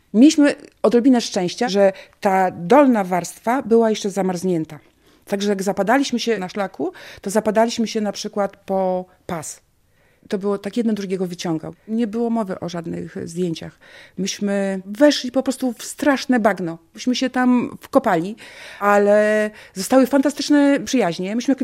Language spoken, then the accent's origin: Polish; Knyszyn, Podlaskie Voivodeship, Poland; Ja jestem tutejsza. Moja praprababcia pochodzi tutaj ze wsi Nowa Wieś. A ja pochodzę z Knyszyna Zamku.